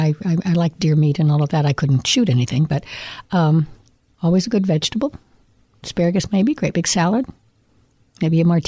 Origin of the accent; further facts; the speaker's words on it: Reno, Nevada, United States; I grew up in Reno. We didn't have a fish store even.